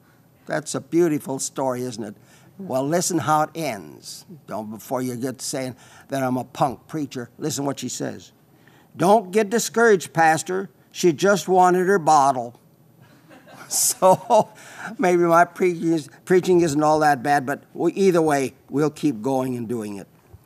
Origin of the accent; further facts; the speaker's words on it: South Dakota, United States; because I was raised out in western South Dakota.